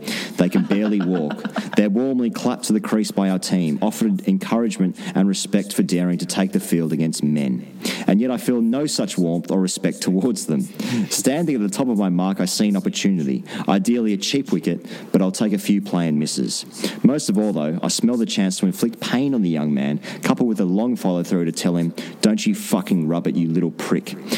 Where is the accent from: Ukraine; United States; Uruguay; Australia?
Australia; Sydney, New South Wales; moved away as an adult; now in United Kingdom; although I have lived in the UK for 20 years, I grew up in Sydney.